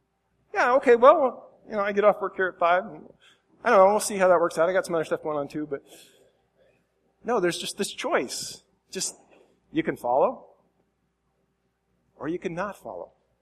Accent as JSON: {"language": "English", "town": "Council Bluffs", "region": "Iowa", "country": "United States", "tie": "born or raised there", "said": "I grew up in Council Bluffs, Iowa, which, like the name, has these bluffs that supposedly the Indians held council meetings on."}